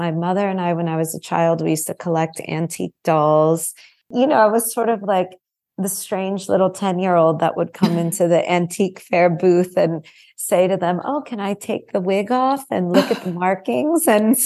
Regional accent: Miami, Florida, United States; So I was born and raised in Miami, in a very different city than it is today.

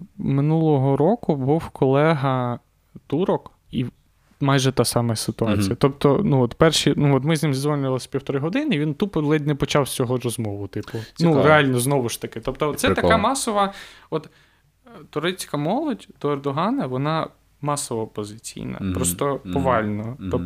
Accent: Crimea, Ukraine; І ми говорили, я от з Криму

